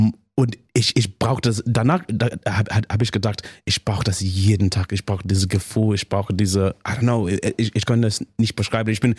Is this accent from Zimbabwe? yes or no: yes; Zimbabwe; born there; German is a second language; Also ich bin in Zimbabwe geboren und wir haben im Sand gespielt.